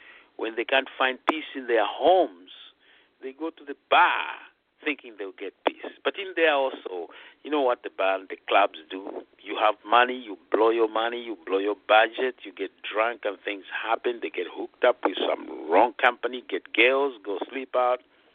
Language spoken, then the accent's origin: English; Zambia; first language Bemba; English is a second language; Well, that's Bemba. That's my mother tongue, in a sense.